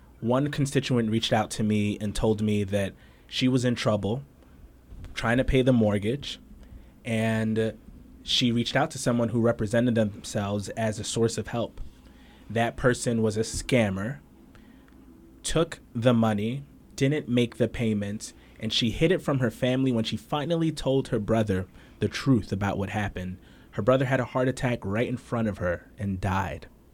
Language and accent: English; Brooklyn, New York, United States; I was born and raised in Central Brooklyn. I am the son of two immigrants. Both of my parents are from Costa Rica